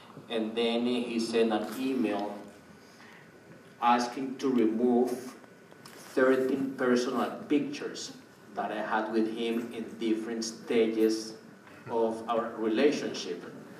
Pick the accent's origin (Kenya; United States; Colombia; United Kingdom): Colombia; Bogota, Bogotá; I grew up in Bogota, Colombia. We didn't have much of cultural events that took place over there.